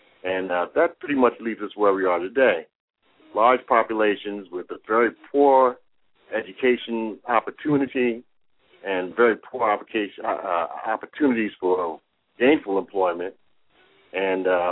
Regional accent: New York City, New York, United States; I observed this as a youth growing up in New York City

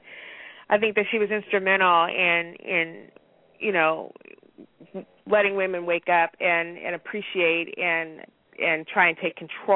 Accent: San Diego, California, United States; I grew up in San Diego, California.

